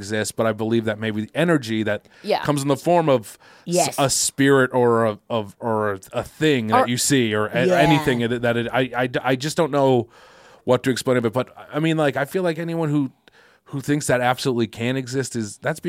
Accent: Quincy, Massachusetts, United States; I'm from Quincy, Mass.

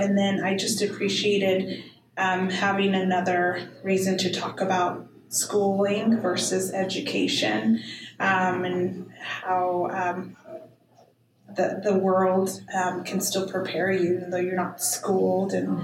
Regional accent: Idaho, United States; I thought, oh, okay, well, I'm from Idaho.

